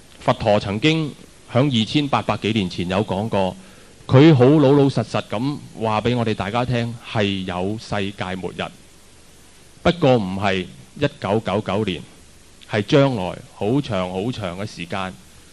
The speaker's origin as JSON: {"language": "Chinese", "country": "Macau", "tie": "born there", "said": "我觉得我自己亦都出生在澳门是很有福，亦都经历不到战乱、水灾、地震、瘟疫"}